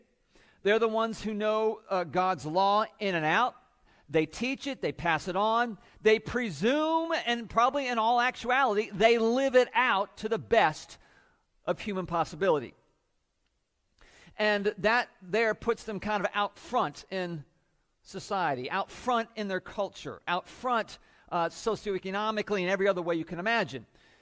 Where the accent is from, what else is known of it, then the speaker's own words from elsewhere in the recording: Houston, Texas, United States; moved away; And we came here from Houston, Texas.